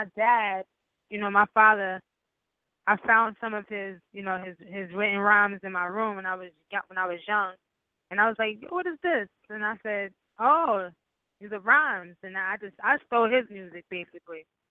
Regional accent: Yonkers, New York, United States; Well, I'm from, you know, I'm from Yonkers, New York. Born and raised.

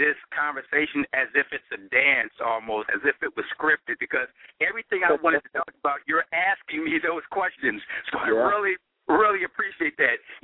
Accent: Philadelphia, Pennsylvania, United States; I was born and raised in Philly. I went to one of the best schools in the country, Masterman, located in Philadelphia.

